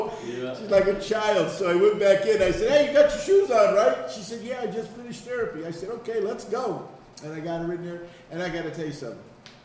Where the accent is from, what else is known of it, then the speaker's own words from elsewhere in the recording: Connecticut, United States; We're from Connecticut, but we just moved up here in Torrington maybe 8 years ago, 7 years ago.